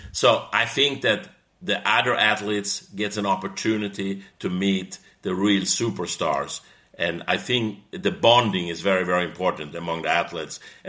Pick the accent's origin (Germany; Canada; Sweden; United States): Sweden; English is a second language; So I mean, growing up in Sweden, Olympic Games is very, very important in Sweden.